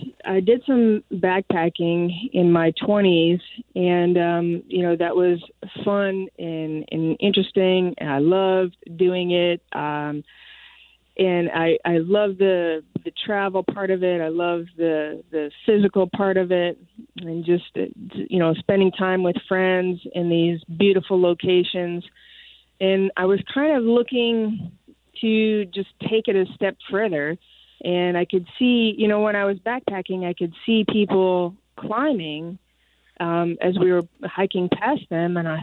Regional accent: Iowa, United States; And they're like, "Oh … where are you from?" And I'm like, "Iowa." And they're like, "What?" and I'm like, no, it's really beautiful here.

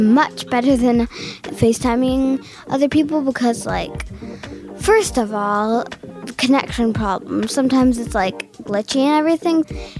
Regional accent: Los Gatos, California, United States; I am from Los Gatos, California, and I am 11 years old.

